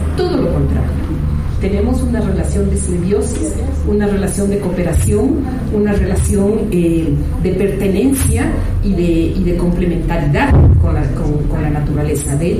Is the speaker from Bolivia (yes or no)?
yes; Hampaturi, La Paz, Bolivia; Yo soy de Ayllu Hampaturi, en ahí producimos, hermana